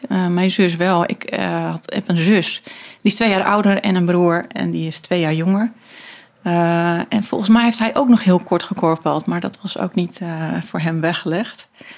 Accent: Tietjerk, Friesland, Netherlands; ben 48 jaar en ik kom oorspronkelijk uit Friesland. Tietjerk, een heel klein dorpje. Ik ben oprechte Friesin, nog steeds spreek Fries tegen mijn kinderen.

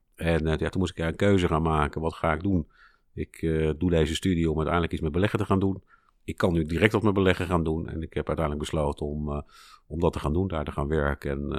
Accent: Utrecht, Netherlands; Ik kom uit een hele prettige omgeving. Opgegroeid op de Heuvelrug in de bossen.

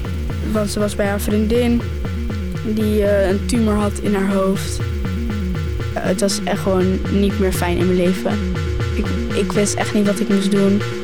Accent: Netherlands; also born or lived in Morocco; Ik ben gewoon Marokkaans en Nederlands.

